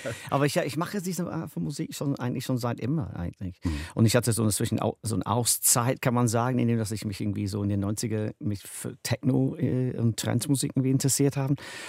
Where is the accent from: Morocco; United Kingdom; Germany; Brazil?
United Kingdom; Na, als Brite konnte ich eigentlich jeden Tag hin